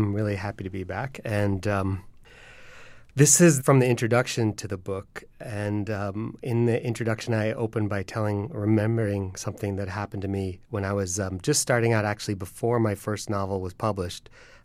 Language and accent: English; Columbia, Maryland, United States; when I grew up in Columbia, Maryland, there was this family.